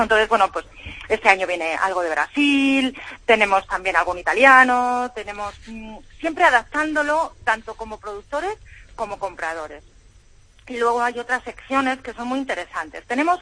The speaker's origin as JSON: {"language": "Spanish", "region": "Castilla-La Mancha", "country": "Spain", "said": "Sí, aquí somos los manchegos."}